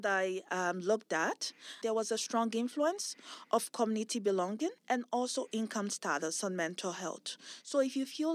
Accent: Nigeria; now in Canada; I've lived in Canada now since 1997. I immigrated from Nigeria and I started as a faculty in 2014.

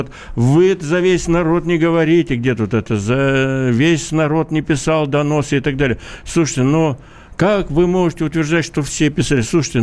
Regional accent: Khabarovsk, Khabarovsk Krai, Russia; ну, опять я вам, как хабаровчанин, скажу, это вряд ли.

